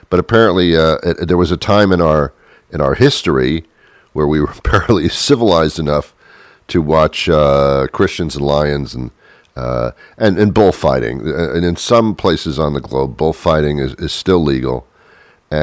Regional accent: New Jersey, United States; I say, New Jersey. I'm from that area, but it throws them off.

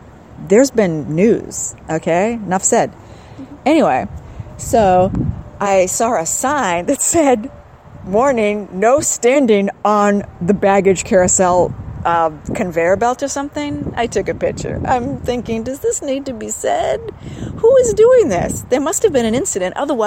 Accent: the South, United States; accent: Southern drawl; I guess my southern drawl is not all I thought it was.

